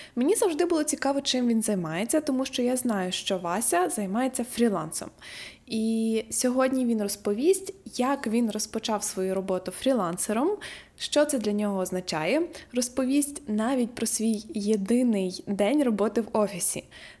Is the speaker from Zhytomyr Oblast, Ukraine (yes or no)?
no; Chortkiv, Ternopil Oblast, Ukraine; мій давній знайомий із Чорткова, з мого рідного міста